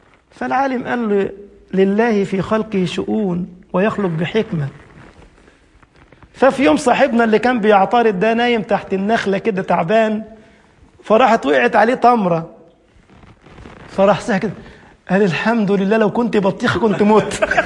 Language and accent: Arabic; Upper Egypt, Egypt; انت عارف الصعيد ناس طيبين زي حالاتي كده، انا صعيدي خلي بالك.